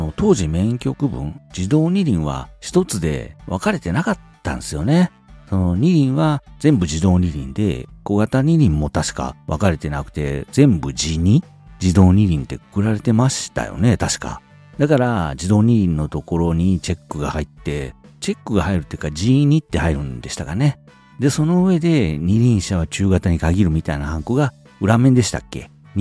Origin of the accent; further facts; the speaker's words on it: Okayama, Japan; これね、岡山でもうちの地元の方じゃないとわかんないんじゃないかな。